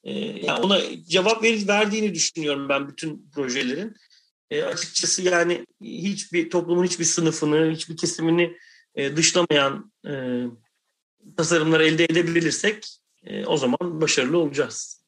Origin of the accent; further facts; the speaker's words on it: Kadıköy, Istanbul, Turkey; biz Anadolu yakasında, ben bir Anadolu yakalıyım yani, Kadıköylüyüm.